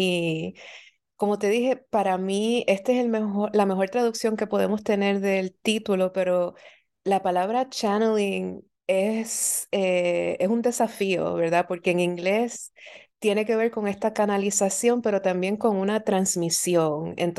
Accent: Puerto Rico; yo nací y crecí en Puerto Rico. Entonces, esta idea de vivir en una isla

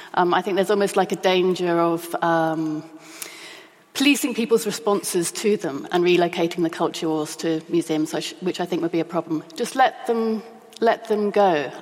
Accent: Oxford, South East England, United Kingdom; I think I grew up in Oxford

